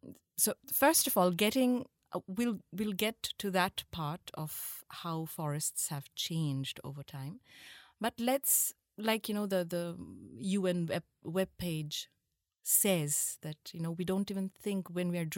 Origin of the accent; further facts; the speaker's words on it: Kolkata, West Bengal, India; I grew up in India, right? I grew up in Calcutta, to be precise.